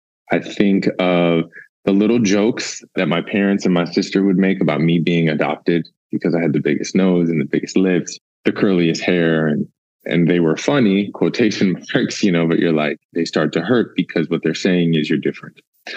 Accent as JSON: {"language": "English", "town": "New York City", "region": "New York", "country": "United States", "tie": "born or raised there", "said": "It helps that I grew up in New York, Queens specifically, because I had the Dominican food made by Dominicans."}